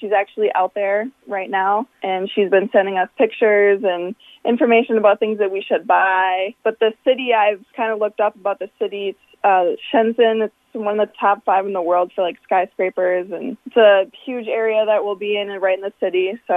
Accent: Minnesota, United States; someone I grew up playing with in Minnesota, in my area.

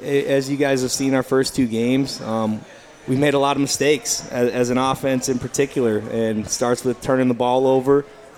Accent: Perham, Minnesota, United States; now in Bemidji, United States; Bemidji's a lot like where I grew up in Perham. You know, the Lake Country is something that, you know, is home to me.

